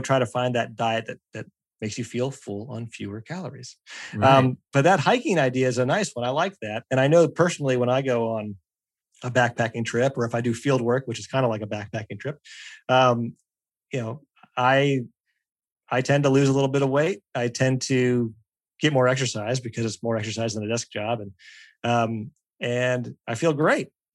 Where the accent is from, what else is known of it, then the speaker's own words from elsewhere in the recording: Pennsylvania, United States; I grew up in Pennsylvania. And you see Amish folks out, you know, in some parts of Pennsylvania